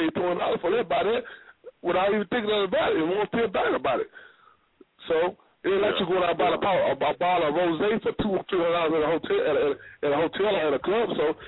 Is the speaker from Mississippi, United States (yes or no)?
yes; Batesville, Mississippi, United States; Well, I'm from Batesville, Mississippi. I'm from Batesville, Mississippi. It's 30 miles outside of Memphis, 35 minutes.